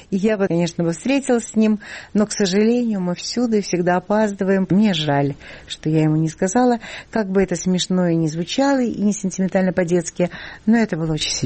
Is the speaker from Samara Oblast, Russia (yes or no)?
no; Saint Petersburg, Russia; Я росла в Ленинграде.